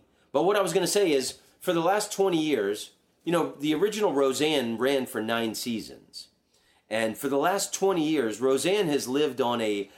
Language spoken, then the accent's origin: English; Washington, District of Columbia, United States; born there; I'm a Washington Redskins fan because I was born in Washington, D.C.